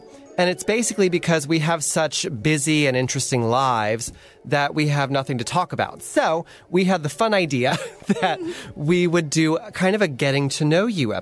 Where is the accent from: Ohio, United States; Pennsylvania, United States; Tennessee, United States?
Pennsylvania, United States; Coatesville; born there; So, guys, I was born in Coatesville, Pennsylvania.